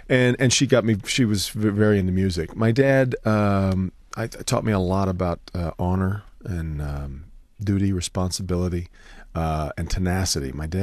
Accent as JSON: {"language": "English", "town": "Fort Riley", "region": "Kansas", "country": "United States", "tie": "born there", "also_born_or_lived": "Nebraska / Indiana", "said": "So born at Fort Riley, Kansas, and then we moved to Nebraska, then we moved back to Kansas, and my brother was born. And then we moved to Indiana"}